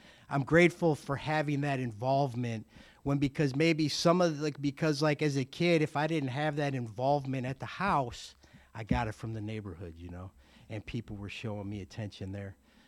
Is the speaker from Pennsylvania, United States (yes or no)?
no; Cleveland, Ohio, United States; born there; moved away as an adult; now in San Diego, United States; I was born in Cleveland. I was born in Cleveland, Ohio. And my first 14 years in sobriety were there, and then I moved to San Diego.